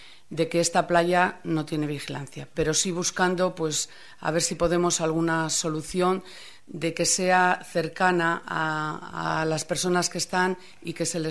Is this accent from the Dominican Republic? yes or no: no; Laredo, Cantabria, Spain; que como somos de Laredo, ¿no? Pues a muy buen puerto hemos llegado.